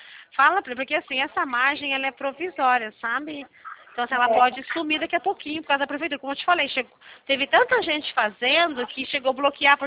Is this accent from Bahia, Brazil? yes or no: no; Barretos, São Paulo, Brazil; now in Curitiba, Brazil; Eu sou de Barretos, na verdade, sabe?